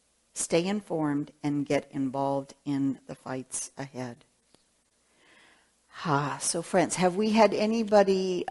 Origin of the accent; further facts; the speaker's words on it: California, United States; I mean, and I'm from California, I'm from a very open family